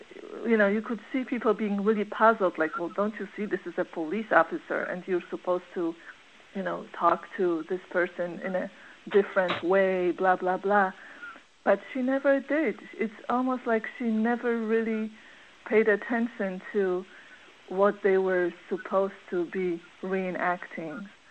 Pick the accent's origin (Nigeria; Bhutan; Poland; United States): Poland; English is a second language; I grew up in Poland in the 70s, and at that time, Poland was a communist country